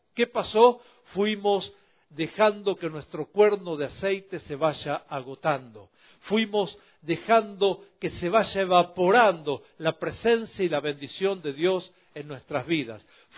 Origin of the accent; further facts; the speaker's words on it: Buenos Aires, Argentina; moved away; nosotros los argentinos, y el tango es una canción melancólica, y Buenos Aires, ¿verdad? Y yo me fui de Buenos Aires 15 años